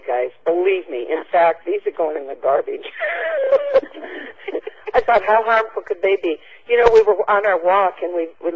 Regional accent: Washington, United States; I'm from Washington State

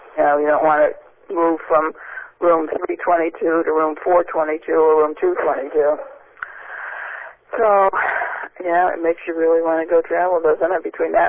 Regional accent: Atlantic City, New Jersey, United States; since I grew up in Atlantic City

